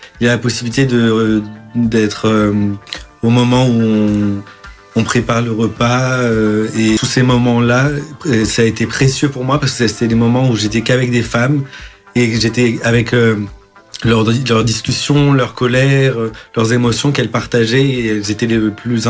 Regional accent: Norte, Portugal; Le nord du Portugal.

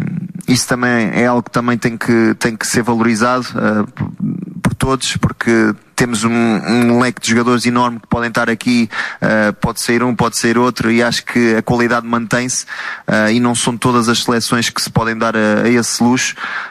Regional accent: Portugal; Eu acho que nós enquanto portugueses também temos que ficar orgulhosos

